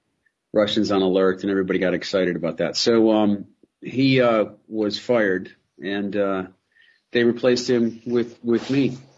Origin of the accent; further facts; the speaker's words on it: Ogdensburg, New York, United States; Well, I came from a small town in upstate New York called Ogdensburg. It's right on the Canadian border.